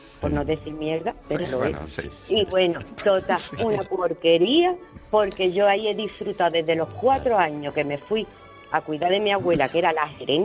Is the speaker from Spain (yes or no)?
yes; Jerez de la Frontera, Andalusia, Spain; yo soy de Jerez de la Frontera y yo me crié en la calle Doña Blanca, enfrente de Cimago, en el Otegaraje Centro.